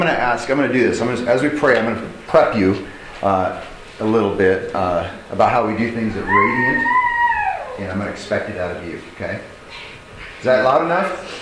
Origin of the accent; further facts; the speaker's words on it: Ruby, Alaska, United States; also born or lived in Fairbanks; Obviously, Chris had talked a little bit about the fact that I grew up in Ruby. And so, having spent most of my childhood up to just before I turned 16, we moved to Fairbanks.